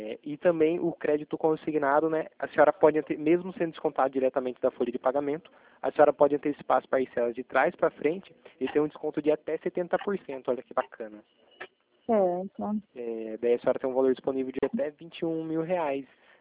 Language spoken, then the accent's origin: Portuguese; Itatiba, São Paulo, Brazil; eu sou daqui de Itatiba, do interior de São Paulo, né?